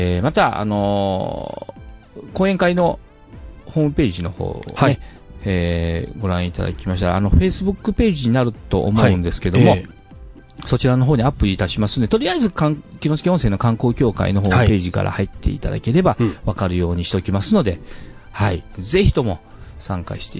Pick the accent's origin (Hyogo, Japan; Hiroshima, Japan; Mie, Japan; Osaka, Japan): Hyogo, Japan; Kinosaki; やはり城崎で生まれ育った私でございますので